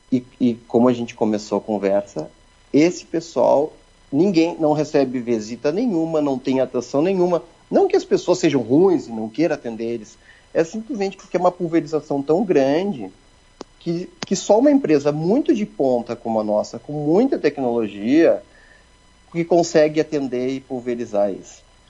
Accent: Passo Fundo, Rio Grande do Sul, Brazil; sou de Passo Fundo, e esse que é o nosso caminho, nossa história.

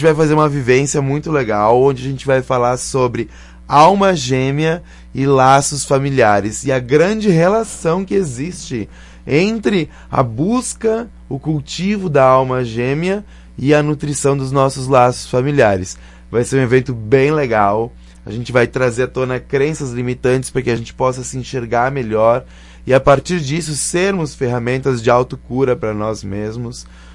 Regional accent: Caxias, Brazil; mais a Andy e eu, que somos daqui de Caxias.

